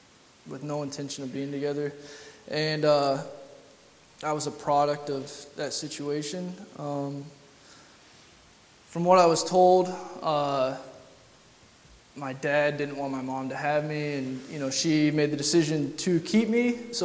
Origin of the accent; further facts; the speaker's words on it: Macomb, Illinois, United States; I'm 25. I'm from Macomb, Illinois.